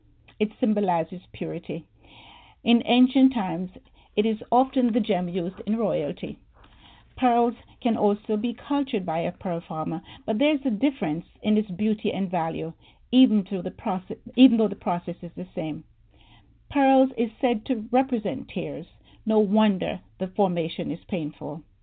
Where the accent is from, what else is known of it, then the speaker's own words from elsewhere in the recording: Jamaica; moved away as an adult; also born or lived in England; now in United States; I'm originally from Jamaica, West Indies. After high school, I traveled to England, United Kingdom, where I studied nursing and midwifery, also clinical psychiatry. There, I lived and worked for some time and was recruited by a hospital here in the United States to work with them.